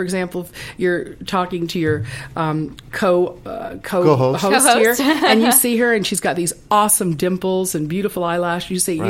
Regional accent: Miami, Florida, United States; also born or lived in Midwest; No, I'm from Miami.

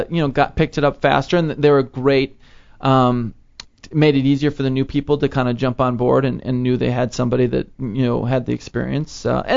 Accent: Chicago, Illinois, United States; So I'm from Chicago, and I knew I had a little base there.

